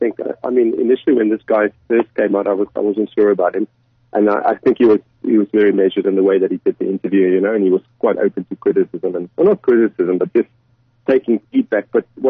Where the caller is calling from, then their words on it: Dubai, United Arab Emirates; Yeah, no, I'm phoning from Dubai.